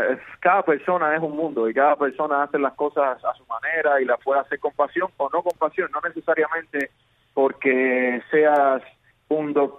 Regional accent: Cuba; now in United States; yo me crié con música cubana y la música cubana toda es bailable, desde un danzón, un bolero, hasta la música timba con la que yo también crecí en Cuba en los 90.

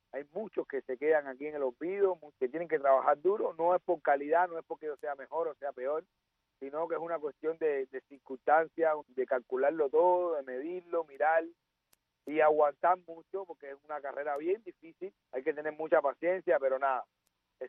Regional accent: Havana, Cuba; now in Spain; a los barrios, a Santo Suárez, a mi patria, a mi gente linda, caballero, y aquí estamos, a lo que salí de Cuba, a trabajar, a hacerme un hombre de bien. Bueno, yo me fui en el 99, que me fui de Cuba, me fui para España

